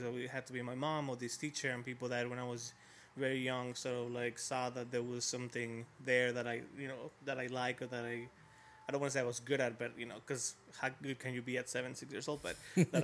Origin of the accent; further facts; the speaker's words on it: Mexico City, Mexico; Yeah, I grew up in Mexico City. For anyone that knows Mexico City, I grew up in the north sort of part of it, Gustavo Madero, which is where the Basilica de Guadalupe is, you know, working class neighborhoods.